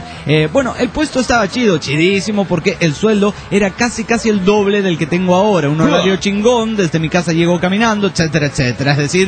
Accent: Guatemala; de Guatemala.

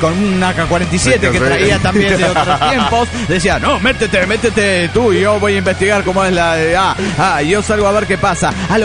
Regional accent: Tunja, Boyacá, Colombia; de Tunja, Colombia.

